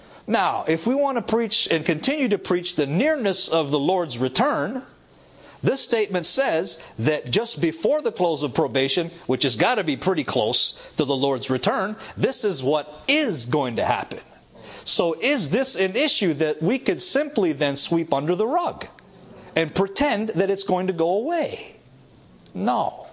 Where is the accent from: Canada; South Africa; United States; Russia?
Canada; Toronto, Ontario; I was raised in Toronto, Canada, with loving family, great family.